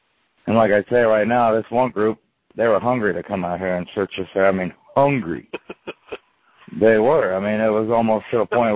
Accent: California, United States; now in Pennsylvania, United States; You know, people in Pennsylvania, especially in this area, the Dutch, they're not like me. I grew up in California where people, go ahead, go back there.

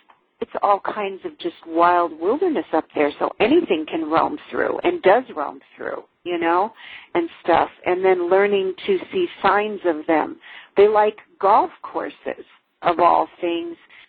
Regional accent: the South, United States; growing up in the South, you know, boogeymen's under the bed and stay in your bed, don't come out of your bed at night and just all kinds of things.

